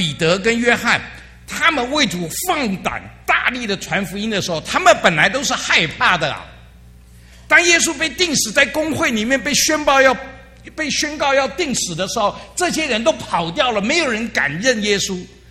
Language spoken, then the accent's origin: Chinese; Dongtai, Jiangsu, China; 有一年我从上海要到我回到我的老家在江苏的东台，